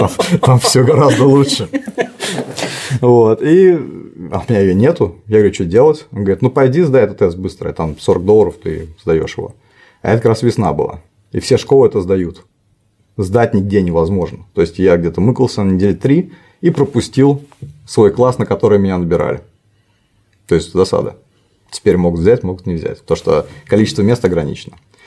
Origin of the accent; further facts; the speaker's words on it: Samara, Samara Oblast, Russia; Я из Самары, мы дрались.